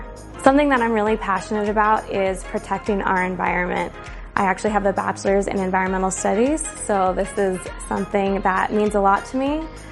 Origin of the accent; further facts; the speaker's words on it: San Diego, California, United States; I'm from San Diego, California, and this is my second year on the team. I fell in love with the Vikings as soon as I moved here. I'm originally from California